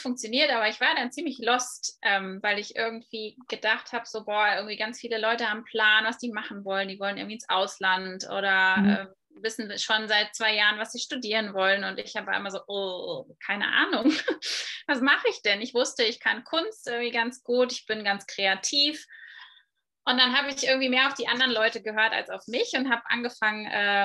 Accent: Dortmund, North Rhine-Westphalia, Germany; born there; Also geboren wurde ich in Dortmund

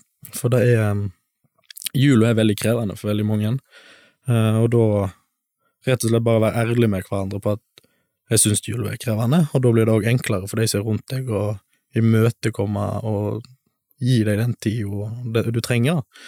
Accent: Stord, Vestland, Norway; Som student i Bergen så drømmer jeg om å komme hjem igjen til Stord. Det er, for meg så er Sunnhordland det her jeg har vokst opp. Vi har vokst opp på Lervik med hutta på Rubbestadneset

